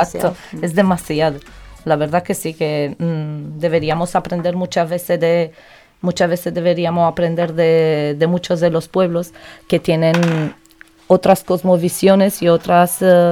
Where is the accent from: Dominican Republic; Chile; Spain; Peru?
Spain; Nosotros como somos de España y solemos tapear